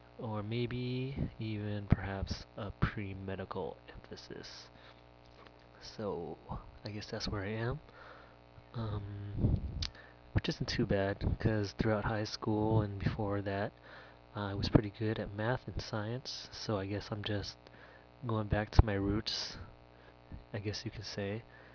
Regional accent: Fountain Valley, California, United States; now in San Diego, United States; I'm originally from Orange County, Fountain Valley to be exact. Moved down to San Diego about three and a half, maybe even 4 years ago to go to school.

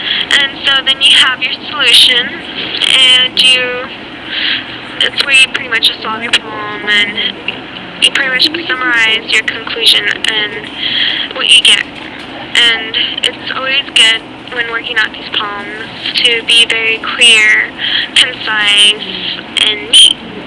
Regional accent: Camarillo, California, United States; I am from Camarillo. That is located in Ventura County. It is about 3 hours north of San Diego. It's a small town. There's one high school in it, and pretty much everyone knows everyone

